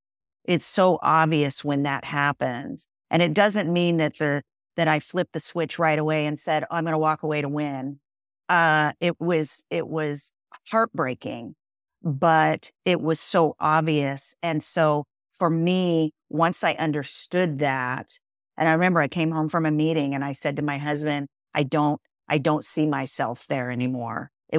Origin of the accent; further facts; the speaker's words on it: Spokane, Washington, United States; I grew up in Spokane, Washington, so Eastern Washington, pretty idyllic upbringing.